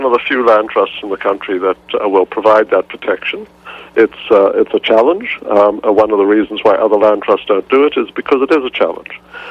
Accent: Cape Town, Western Cape, South Africa; I grew up in Cape Town, and I used to run around all over the mountains in Cape Town

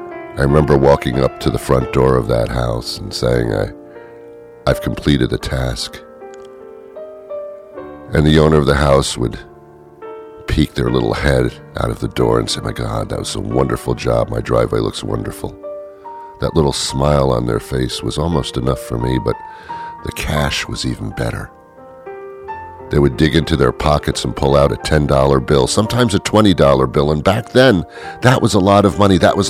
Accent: Teaneck, New Jersey, United States; I was brought up in Teaneck, New Jersey.

